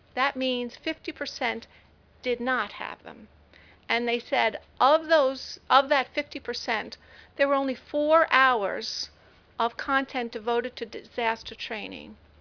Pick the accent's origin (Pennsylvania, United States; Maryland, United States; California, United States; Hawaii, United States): Maryland, United States; Baltimore; I'm here from Baltimore, Maryland, and happy to be here